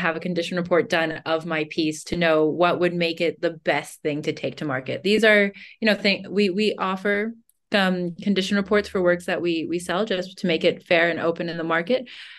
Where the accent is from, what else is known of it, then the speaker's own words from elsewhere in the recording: West Coast, United States; My dream was always to road trip, because I'm from the West Coast, but I went to school on the East Coast.